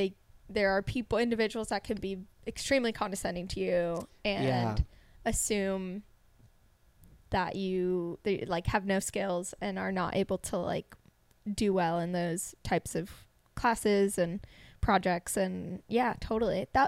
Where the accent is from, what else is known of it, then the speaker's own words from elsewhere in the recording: Seattle, Washington, United States; Basically, I was born and grew up outside of Seattle in a suburb, and parents split when I was three.